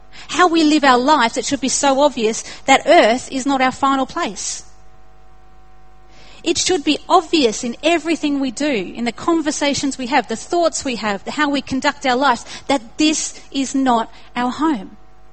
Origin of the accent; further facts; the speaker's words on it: Australia; also born or lived in United Kingdom; Everyone tried to copy my accent and ended up sounding like a New Zealander instead of an Australian.